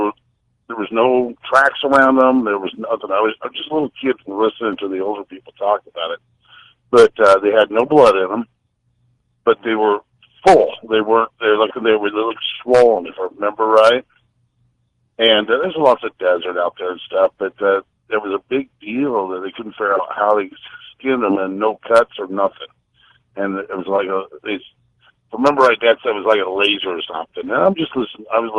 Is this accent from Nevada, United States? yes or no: no; Hazelton, Idaho, United States; now in San Angelo, United States; I moved down here. But anyways, I'm from Hazleton, Idaho.